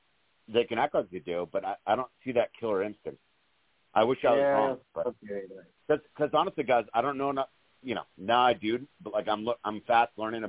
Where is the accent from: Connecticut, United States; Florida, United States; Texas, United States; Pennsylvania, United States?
Connecticut, United States; now in New York, United States; I'm from Connecticut. I went to school in the Midwest. My parents from the Midwest. They had me. They met in New York. They had me in Connecticut. And then, now I live in New York.